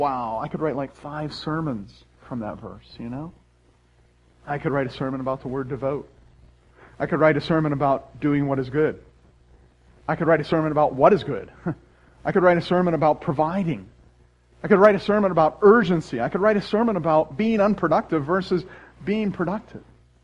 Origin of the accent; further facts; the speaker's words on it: Scotland, United Kingdom; you know I'm a Scotsman